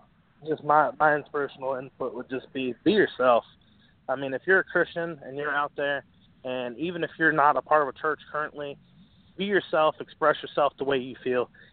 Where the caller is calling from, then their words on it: Chesapeake, Virginia, United States; I'm in Chesapeake, Virginia.